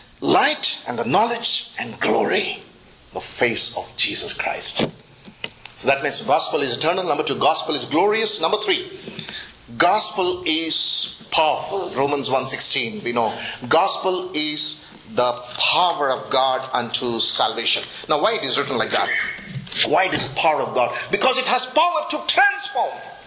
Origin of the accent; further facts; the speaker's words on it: Satna, Madhya Pradesh, India; I said, "I come from Satna, Madhya Pradesh." Okay, Satna. That's a very strong fundamentalist, Hindu fundamentalist place, okay?